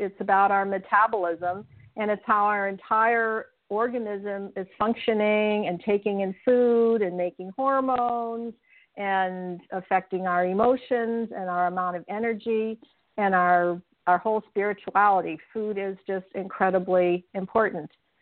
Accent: Italy; English is a second language; now in United States; growing up in Italy and then having catering businesses for, I guess, in total 15 years and having 5 kids.

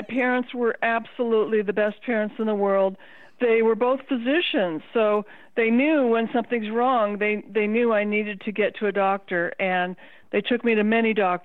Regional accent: Pacific Palisades, California, United States; also born or lived in Boston, United States; Well, I was born in Boston, and we came out to California when I was five, live in Pacific Palisades, which is where I grew up. It's at the beach.

